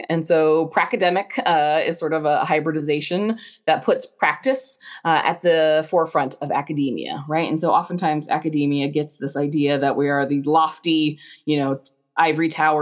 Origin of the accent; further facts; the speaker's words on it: Indiana, United States; now in California, United States; One of the things I think is unique about me as somebody living in California is that I was born in Indiana and did a lot of my growing up years in Indiana, which is pretty much the radical opposite of California.